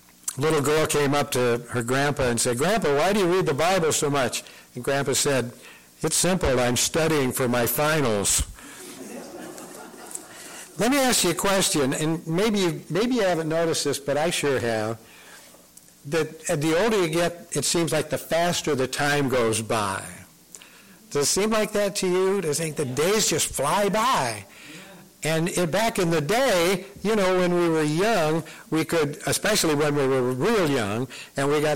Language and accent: English; Peoria, Illinois, United States; And I grew up in Peoria, and the first thing we would do is get on our bikes and we'd ride someplace, maybe down to the Von Steuben School and play